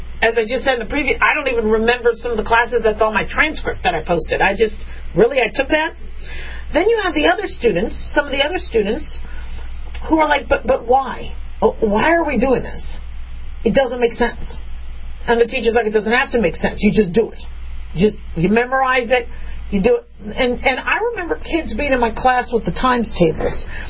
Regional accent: Las Vegas, Nevada, United States; I'm from Las Vegas.

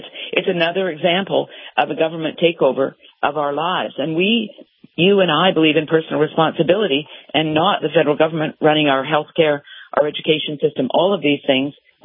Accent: Canada; moved away as an adult; now in United States; I'm an immigrant. I'm from Canada. As you know, I grew up under government health care. I'm an economist.

